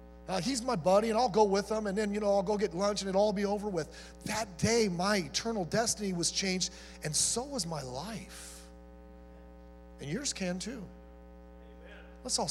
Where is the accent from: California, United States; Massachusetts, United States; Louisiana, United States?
California, United States; Long Beach; I grew up in North Long Beach, 61st and Cherry. Lived in an apartment complex